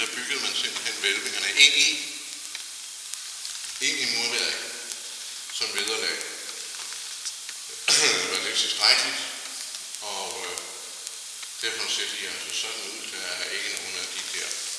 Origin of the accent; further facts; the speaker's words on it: Region of Southern Denmark, Denmark; Men så er vi jo fynboer alle, og der ved vi jo, at det i enden af ordet forsvinder